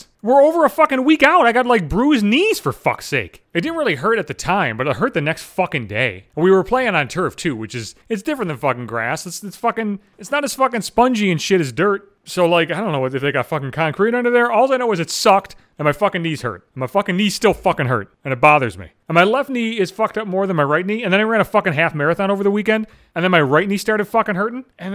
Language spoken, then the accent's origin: English; Buffalo, New York, United States; I grew up in Buffalo, for fuck's sake.